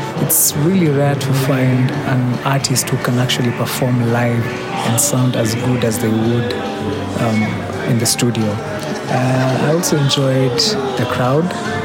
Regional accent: Nairobi, Kenya; I'm from Nairobi.

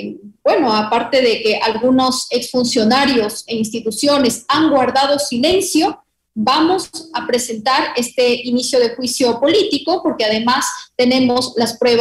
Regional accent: Ecuador; como ecuatorianos tengamos que seguir pagando una remuneración

